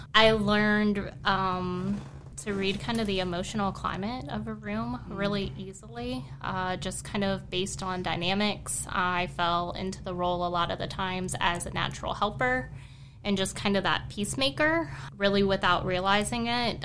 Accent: Virginia, United States; Okay, so I grew up locally here in the Shenandoah Valley.

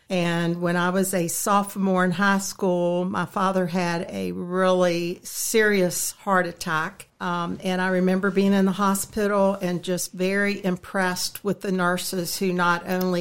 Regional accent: Keyseltown, Virginia, United States; Well, I was born and raised in Keyseltown, Virginia. Been there all my life

